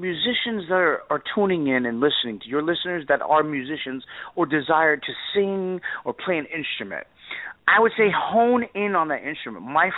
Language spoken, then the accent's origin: English; Bronx, New York, United States; my dad was born and raised in New York, and I'm a Bronx boy.